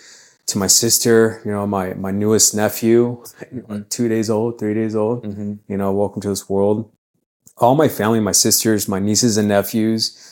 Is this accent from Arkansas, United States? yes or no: yes; Arkansas, United States; So, I tell everybody I'm from Arkansas, you know, wherever I'm stationed, right?